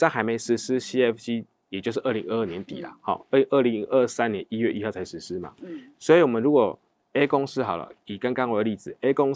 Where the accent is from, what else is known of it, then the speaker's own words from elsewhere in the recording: Taiwan; 那很多我们台湾人常用的